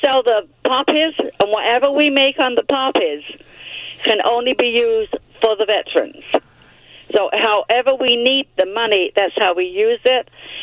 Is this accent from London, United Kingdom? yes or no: yes; London, United Kingdom; now in United States; I'm from London.